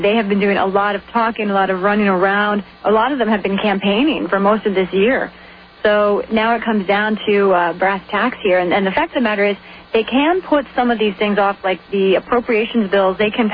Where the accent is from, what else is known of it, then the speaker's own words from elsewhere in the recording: Washington, District of Columbia, United States; D.C.'s my hometown. I love it.